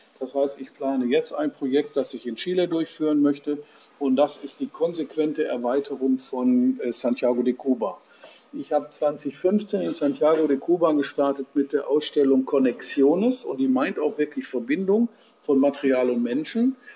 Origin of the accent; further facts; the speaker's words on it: Duisburg, North Rhine-Westphalia, Germany; born there; now in Siegburg, Germany; Geboren in Duisburg-Neumühl als alter, ehrwürdiger Kaufmannsadel. Hat es mich aber verschlagen nach Siegburg